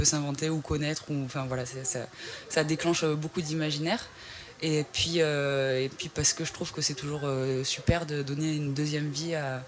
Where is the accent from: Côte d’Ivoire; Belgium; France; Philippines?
France; Occitanie; Parce qu'en fait, moi, je suis originaire du Gard, il ne faut pas trop le dire ici